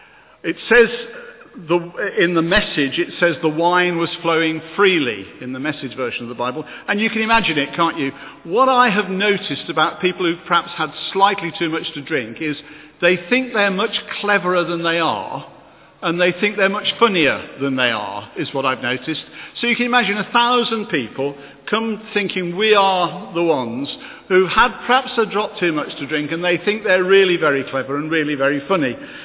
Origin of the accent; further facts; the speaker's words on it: Wolverhampton, West Midlands, United Kingdom; I come from Wolverhampton, so I have to say Belshazzar